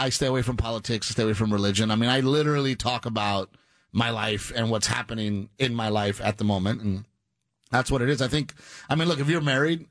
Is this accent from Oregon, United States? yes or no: no; Portland, Texas, United States; I grew up in Gregory, Portland, Texas.